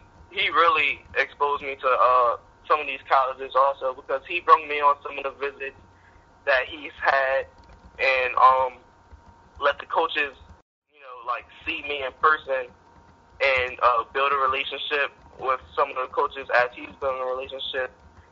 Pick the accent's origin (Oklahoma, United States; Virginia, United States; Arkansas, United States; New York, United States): New York, United States; That was really my dream school, especially growing up in New York.